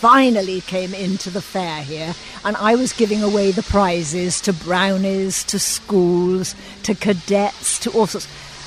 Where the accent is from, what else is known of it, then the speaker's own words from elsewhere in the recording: South West England, United Kingdom; I'm actually from the West Country, Bristol-born, well, Somerset-born and bred Madeira